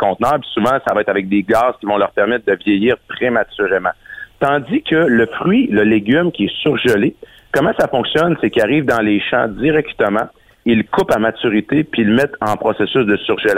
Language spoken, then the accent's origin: French; Quebec, Canada; Puis en tant que Québécois, ben je serais porté à dire achetez donc du sirop d'érable